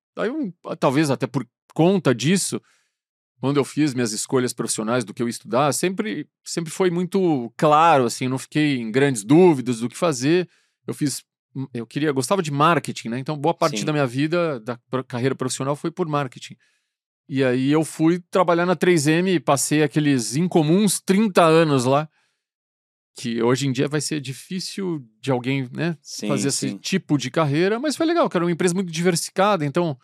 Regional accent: Campinas, São Paulo, Brazil; Eu sou um cara, vim de Campinas, né?

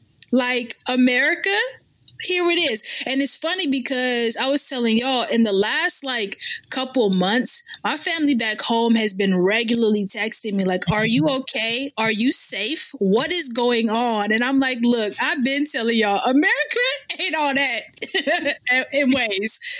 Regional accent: Nigeria; I'm from Nigeria.

